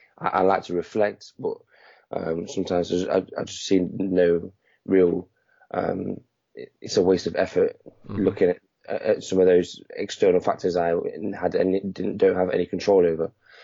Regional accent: Nottingham, East Midlands, United Kingdom; So I'm from the Nottingham area. Currently, I'm 24 years old now.

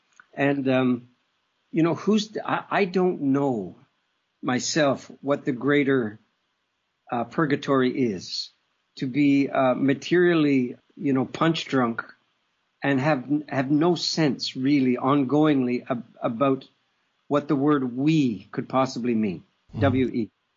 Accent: Canada; born there; You know, I was born in Canada, and I'm very grateful for that.

